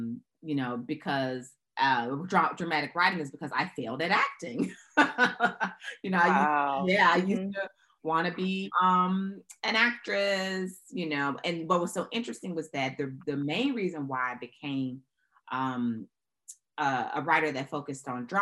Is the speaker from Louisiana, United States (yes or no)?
no; Memphis, Tennessee, United States; it kind of mm-hmm. extends from growing up in Memphis with, you know, two amazing parents who sacrificed a lot for me.